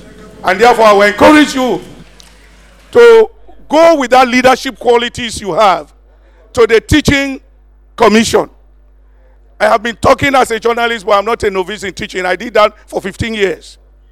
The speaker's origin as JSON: {"language": "English", "town": "Kailahun", "region": "Eastern Province", "country": "Sierra Leone", "said": "I'm a wise man. I'm coming from Kailau, the East."}